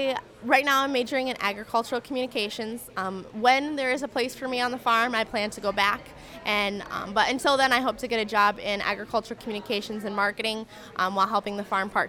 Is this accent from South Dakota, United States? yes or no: yes; South Dakota, United States; I'm from South Dakota. I'm currently a junior at South Dakota State University.